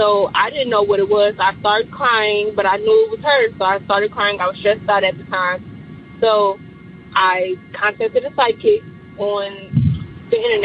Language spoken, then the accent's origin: English; Detroit, Michigan, United States; I'm from Detroit.